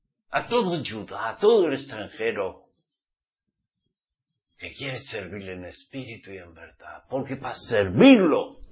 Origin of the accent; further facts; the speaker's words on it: Pamplona, Navarre, Spain; born there; de Pamplona, que es donde yo nací.